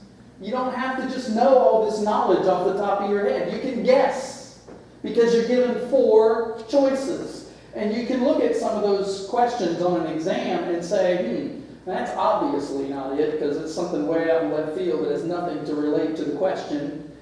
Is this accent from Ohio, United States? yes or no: yes; Ohio, United States; We had one when I was a kid growing up in Ohio